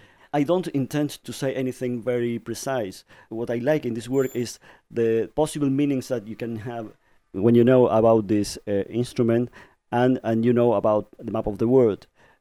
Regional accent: Buenos Aires, Argentina; I am from Buenos Aires, Argentina, and I was born in 63.

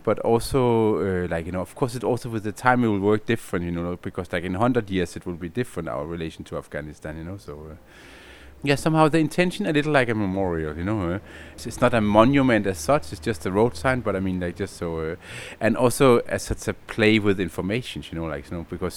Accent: Copenhagen, Capital Region of Denmark, Denmark; from Copenhagen, Denmark, and I am a conceptual artist

